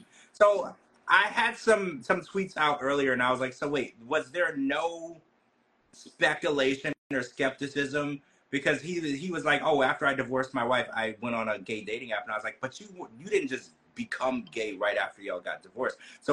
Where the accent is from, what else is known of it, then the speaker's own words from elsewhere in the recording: Deep South, United States; And so it's not like where I grew up in the Deep South, if someone was gay, you could tell right away.